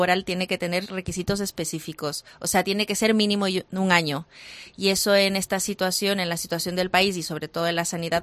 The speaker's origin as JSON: {"language": "Spanish", "country": "Ecuador", "lives_now": "Cuenca, Spain", "said": "Sí, sí, yo soy procedente de Ecuador."}